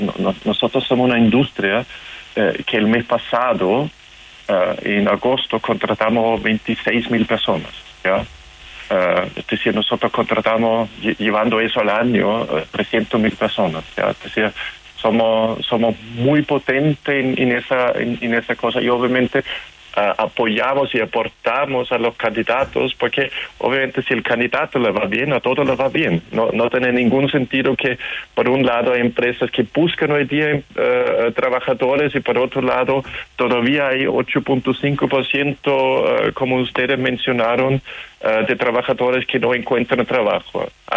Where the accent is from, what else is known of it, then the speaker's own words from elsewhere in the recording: Austria; moved away as an adult; now in Chile; ¿Qué te hace pensar que no soy chileno? Bromas aparte, yo soy austríaco. Y llegué así como a fines del siglo pasado. Ya llevo así como 22 años viviendo en Chile